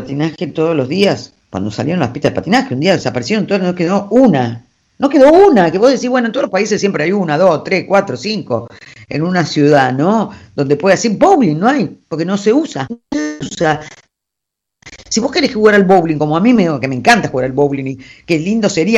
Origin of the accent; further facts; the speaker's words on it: Argentina; Somos difíciles los argentinos, muy difíciles de conformar y de opinar